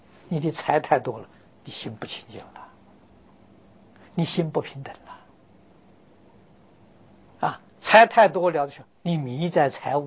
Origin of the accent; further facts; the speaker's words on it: China; 啊，我们中国人，啊，在从前社会上是以范蠡为财神呐。